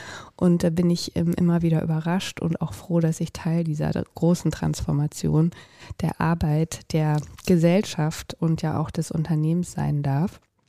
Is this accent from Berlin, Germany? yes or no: yes; Berlin, Germany; Ich bin Berlinerin, Ur-Berlinerin und habe zwar ein paar Stationen mal außerhalb gehabt, aber lebe mittlerweile immer wieder und seit vielen Jahren und vermutlich auch für den Rest in Berlin. Liebe diese Stadt, wohne in Charlottenburg mit meinem Mann und meinen zwei Kindern.